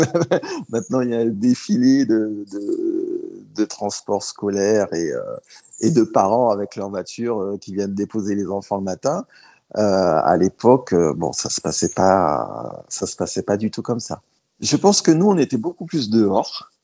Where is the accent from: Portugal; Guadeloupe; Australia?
Guadeloupe; Le Gosier; Grandi en Guadeloupe, oh, c'est une expérience formidable, on va dire. Hein voilà, donc moi j'ai grandi au Gosier en fait. Je suis un enfant du Gosier, du coup.